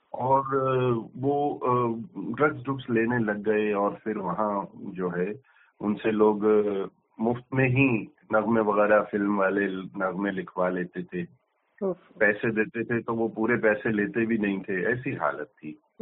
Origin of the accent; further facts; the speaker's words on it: Ambala, Haryana, India; मैं अम्बाला का रहने वाला हूँ।